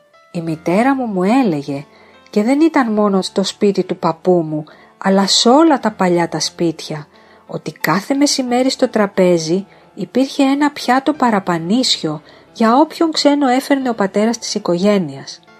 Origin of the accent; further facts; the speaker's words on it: Agios Ioannis o Rosos, Central Greece, Greece; Το βλέπω ακόμα στον Άγιο Ιωάννη το Ρώσο, την πατρίδα μου